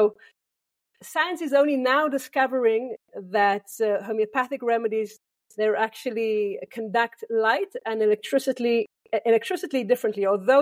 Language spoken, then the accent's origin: English; Israel; I come from Israel